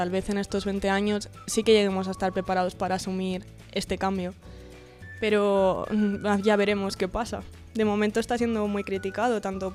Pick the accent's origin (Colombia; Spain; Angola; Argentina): Spain; Zamora, Castile and León; yo soy de Zamora.